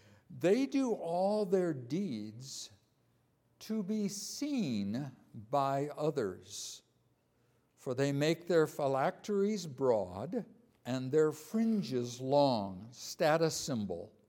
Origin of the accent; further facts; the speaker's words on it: Netherlands; I call it my home country, last year, which is the Netherlands